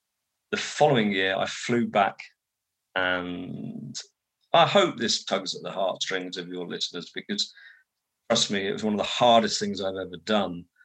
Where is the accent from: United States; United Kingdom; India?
United Kingdom; England; I say your country, it's still mine. I'm English at heart.